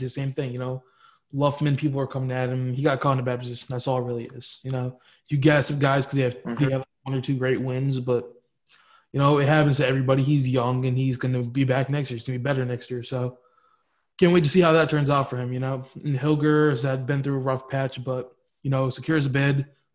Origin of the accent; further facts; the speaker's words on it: New Jersey, United States; Kazar is a Jersey guy. I'm from Jersey.